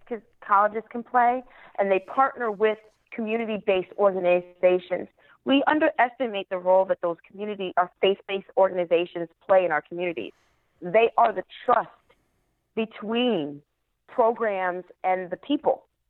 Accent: Norwalk, Connecticut, United States; born there; my little inside joke with myself is that I was born in Norwalk, but I was made in Bridgeport.

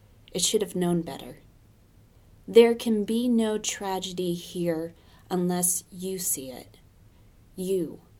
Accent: Salem, Oregon, United States; Well, I'm from Salem, Oregon.

